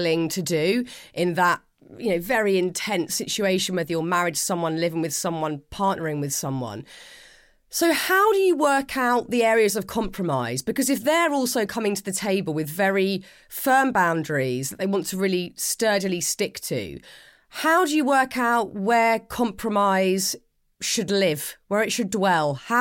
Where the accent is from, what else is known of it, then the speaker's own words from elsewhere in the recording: United Kingdom; I'm British and I have spent the last 41 years mainly in the UK.